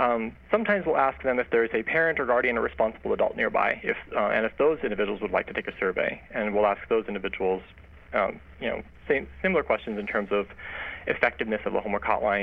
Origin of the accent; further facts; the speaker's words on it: Hemet, California, United States; I mean, I grew up in the Inland Empire. I grew up in Hemet, California